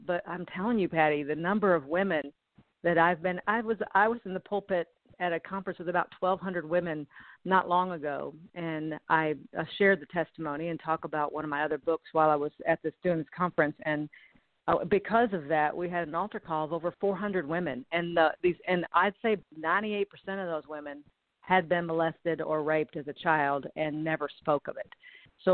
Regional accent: Nashville, Tennessee, United States; I grew up right outside of Nashville, Tennessee, and right smack in the middle of the Bible Belt.

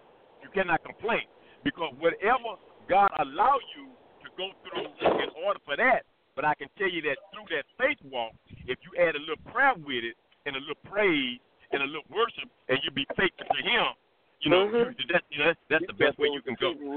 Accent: Texas City, Texas, United States; I'm from Texas City, and I came down

